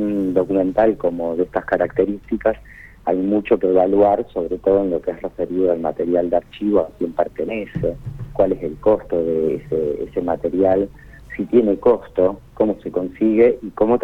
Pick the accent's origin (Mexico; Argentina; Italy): Argentina; Vera, Santa Fe; Así es, nací criado en la ciudad de Vera.